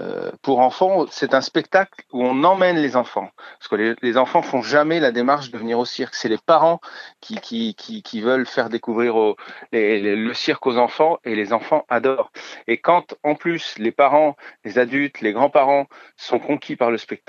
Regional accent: Centre-Val de Loire, France; j'ai commencé, j'avais 14-15 ans dans les cinémas, la petite salle de cinéma du coin, chez moi dans le Loir-et-Cher

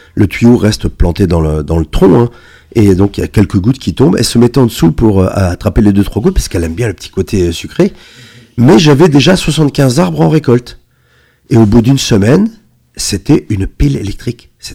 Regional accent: France; born there; je suis quelqu'un de la campagne, moi je suis né à Cérenfoultourte, en plein milieu de la campagne

